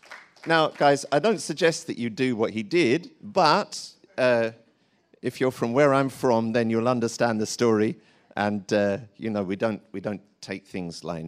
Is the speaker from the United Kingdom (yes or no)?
yes; Tottenham, London, United Kingdom; And growing up in Tottenham, you know, there were certain guys